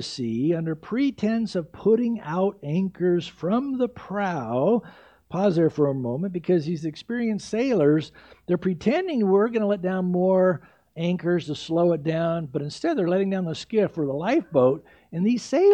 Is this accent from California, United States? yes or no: yes; San Diego, California, United States; I grew up in San Diego, and I remember one time, it was one of the first times I went deep sea fishing.